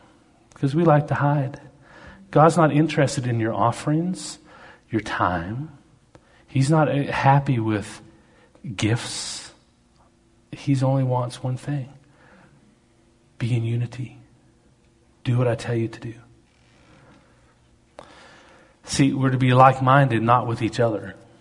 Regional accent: Canada; I'm Canadian, mountain guy.

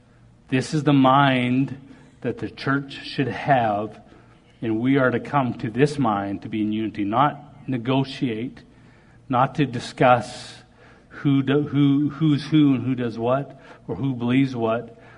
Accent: Canada; you know, I'm a Canadian hockey player.

